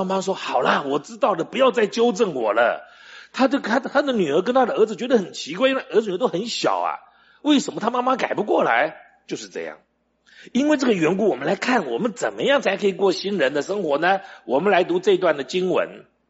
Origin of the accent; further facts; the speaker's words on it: Taiwan; 我记得我小时候住在眷村里面